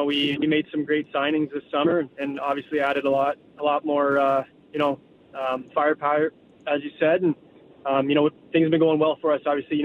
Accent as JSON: {"language": "English", "town": "Stratford", "region": "Ontario", "country": "Canada", "tie": "born or raised there", "said": "I did play lacrosse a little bit growing up in Stratford, and a little bit of soccer as well."}